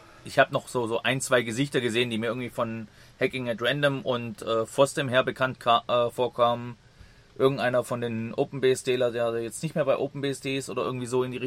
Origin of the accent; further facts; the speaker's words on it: Berlin, Germany; Nee, wir kommen aus Berlin.